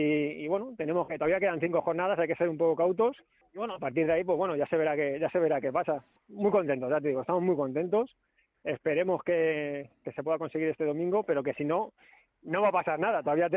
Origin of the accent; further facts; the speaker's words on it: Alcalá de Henares, Community of Madrid, Spain; yo soy de Alcalá